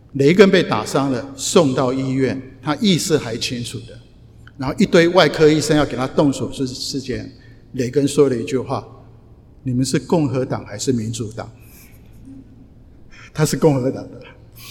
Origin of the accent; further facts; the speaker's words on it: Taiwan; 我讲我从台湾来，我从台湾的教会来